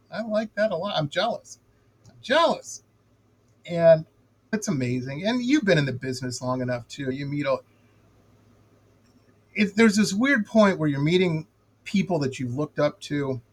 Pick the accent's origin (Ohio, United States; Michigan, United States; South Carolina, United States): Michigan, United States; Detroit; Like I said, I grew up in Detroit. I'm obviously a soul fan. You couldn't grow up in Detroit without being one.